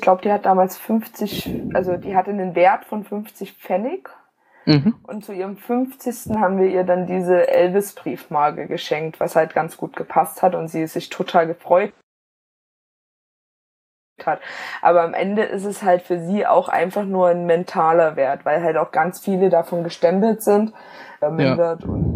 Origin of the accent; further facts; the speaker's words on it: Zwickau, Saxony, Germany; ich komme ja aus Zwickau